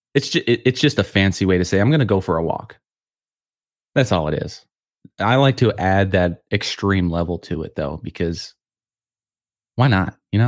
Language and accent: English; Peoria, Arizona, United States; Yep, basically Phoenix. I grew up in Peoria, okay. Which nobody knows what that is. It's basically Phoenix.